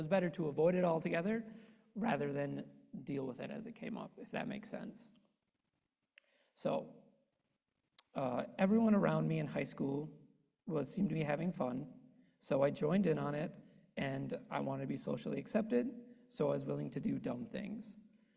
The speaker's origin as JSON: {"language": "English", "town": "Cumberland", "region": "Wisconsin", "country": "United States", "tie": "born or raised there", "said": "So I was born and raised in Midwest Wisconsin, in the small town of Cumberland. I'm the bottom middle child out of four."}